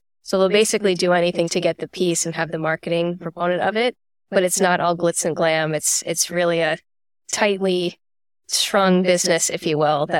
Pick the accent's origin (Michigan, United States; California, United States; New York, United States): New York, United States; born there; also born or lived in Chicago; So I was born in New York, and I decided, why don't I go back to the homeland and try the auction world there?